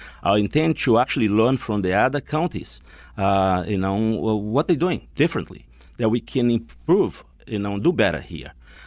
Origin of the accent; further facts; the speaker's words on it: Brazil; I'm originally from Brazil, and my grandfather on my mother's side was Brazilian Indian, and on my father's side, of Portuguese, background.